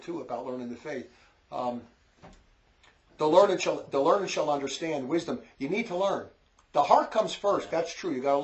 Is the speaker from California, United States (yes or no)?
no; New Jersey, United States; accent: New Jersey; If you don't like my New Jersey accent, speechify it.